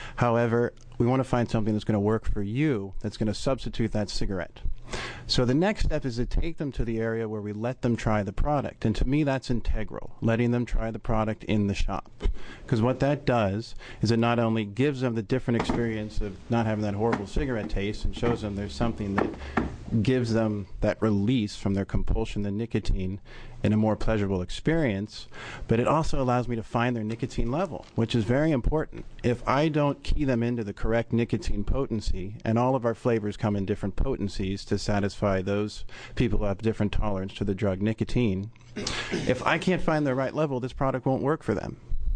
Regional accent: Bend, Oregon, United States; I'm from Bend. I have a shop myself, a vape shop.

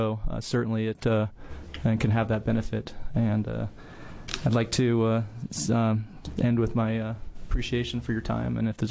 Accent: Portland, Oregon, United States; I come from the Portland area representing the OMA and the Oregon chapter for the American College of Emergency Physicians.

